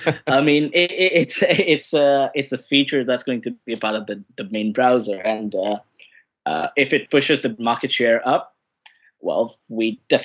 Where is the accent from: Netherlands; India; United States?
India; Like right now, I'm sitting in Norway, in Oslo. I'm from India